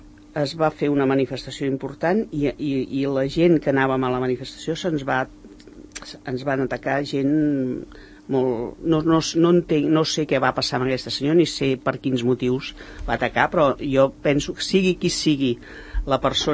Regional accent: Terrassa, Catalonia, Spain; Conec bastant Terrassa, perquè jo sóc de Terrassa, sóc filla de Terrassa i tinc molt i continuo anant molt.

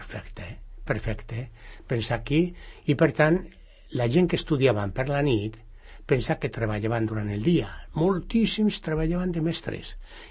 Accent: Castile and León, Spain; born there; Jo vaig néixer a un poblet que està al costat de Miranda d'Ebro

